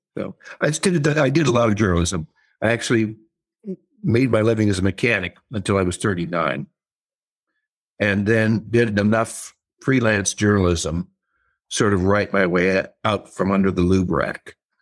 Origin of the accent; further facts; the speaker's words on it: Glendale, California, United States; I grew up in a place called Glendale, California, South Glendale. But where I actually grew up was a barrio called Toonerville.